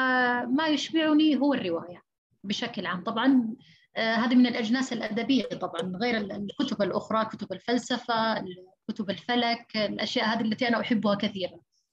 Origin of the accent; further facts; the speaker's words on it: Saudi Arabia; فإحنا عندنا في السعودية كانت ثورة لنا في تويتر بالذات